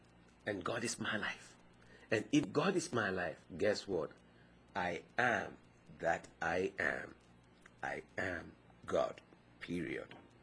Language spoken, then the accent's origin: English; Ghana; In my language, in the language I was raised in Ghana, our word for sibling is quite interesting.